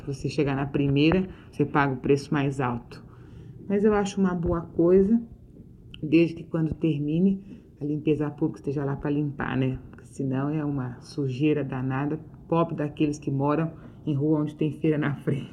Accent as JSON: {"language": "Portuguese", "region": "São Paulo", "country": "Brazil", "tie": "born or raised there", "said": "Como eu nasci e fui criada em São Paulo"}